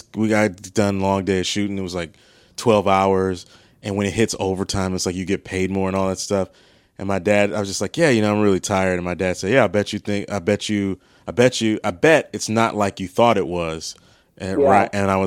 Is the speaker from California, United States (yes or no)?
no; Maryland, United States; For me, growing up in Maryland, it was like King's Dominion or like Adventure World, Wild World.